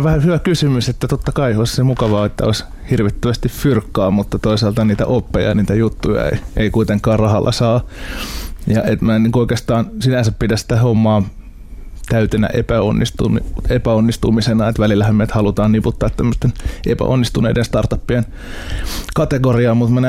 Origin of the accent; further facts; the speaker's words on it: Hanko, Uusimaa, Finland; mä oon kotoisin Hangosta, Suomen eteläisimmästä kaupungista, mikä on äärimmäisen hieno paikka mun mielestä edelleen. Kaipaan sinne takaisin.